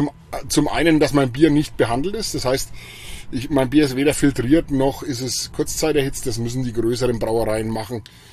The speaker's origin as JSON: {"language": "German", "town": "Lichtenfels", "region": "Bavaria", "country": "Germany", "said": "also ich komme hier aus der Gegend oder aus Lichtenfels und bin hier natürlich auch sehr verwurzelt und bin da auch ein Stück weit stolz drauf"}